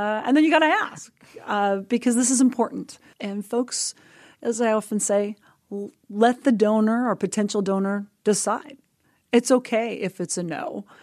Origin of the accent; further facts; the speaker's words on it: Montana, United States; The 10,000 that showed up in my home state of Montana in Helena.